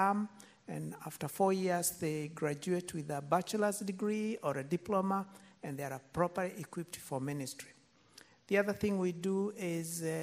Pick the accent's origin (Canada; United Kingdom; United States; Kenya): Kenya; now in Tanzania; I'm a Kenyan, my wife and I, but we serve in Tanzania.